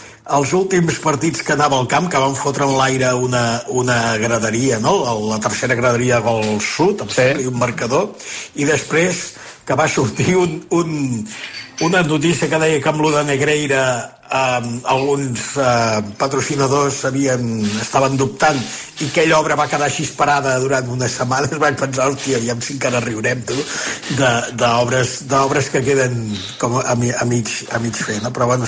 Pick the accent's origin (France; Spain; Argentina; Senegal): France; Foix, Occitania; Perquè jo soc de Foix, eh?